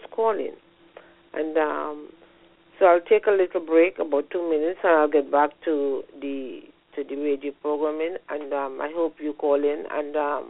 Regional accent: Trinidad & Tobago; now in Canada; I'm a woman from Trinidad and Tobago. I live in Canada, and I'm an educator.

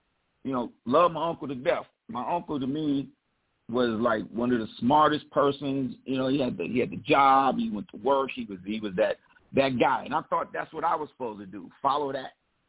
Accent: Toledo, Ohio, United States; Back when I was in high school, I grew up in Toledo, Ohio.

